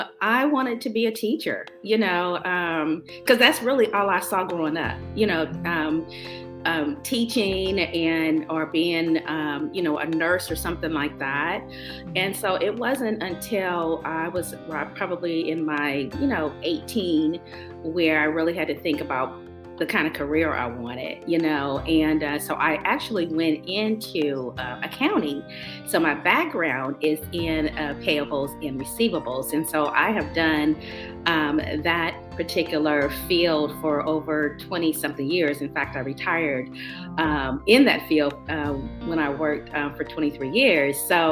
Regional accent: Pittsburg, California, United States; Yeah, I was born and raised in, it's called the Pittsburgh Antioch area, which is

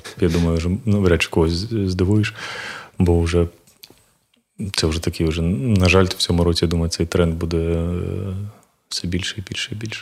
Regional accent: Kharkiv, Kharkiv Oblast, Ukraine; Бо я сам з Харкова

